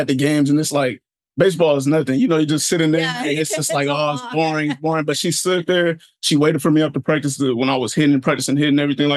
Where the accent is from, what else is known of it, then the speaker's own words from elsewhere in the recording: San Diego, California, United States; So I play wide receiver. I'm from San Diego, California. Grew up there, played football my whole life.